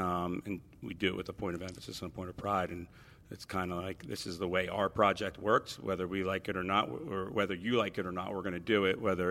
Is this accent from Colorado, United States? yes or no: no; New Jersey, United States; We played on bottle caps and, broken glass as kids growing up in South Jersey, North Jersey, whatever you want to call it.